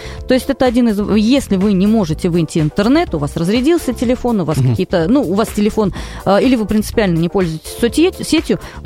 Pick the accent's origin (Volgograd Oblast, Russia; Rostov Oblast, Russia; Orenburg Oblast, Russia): Orenburg Oblast, Russia; Orenburg; вот я вот просто из Оренбурга